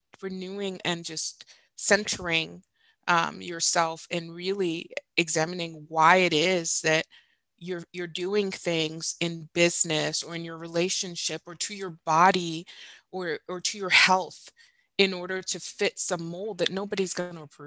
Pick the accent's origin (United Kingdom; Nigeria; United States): Nigeria; You know, I grew up in Nigeria.